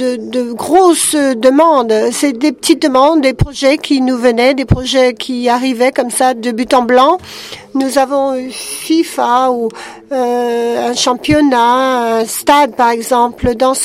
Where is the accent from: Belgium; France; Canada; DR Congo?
Belgium; je viens de Belgique, je suis belge pour un magazine en IT en Belgique.